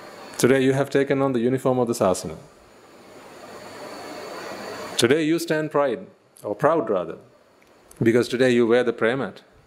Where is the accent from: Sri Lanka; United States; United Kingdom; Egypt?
Sri Lanka; I'm Sri Lankan like no one else.